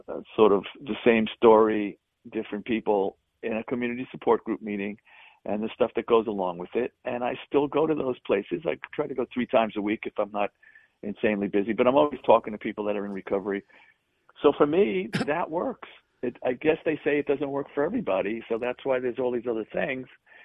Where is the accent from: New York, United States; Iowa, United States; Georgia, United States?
New York, United States; Bronx; So, you know, I grew up in the Bronx. I don't live in the Bronx anymore, but I was born in the Bronx. I lived there until I was like 13.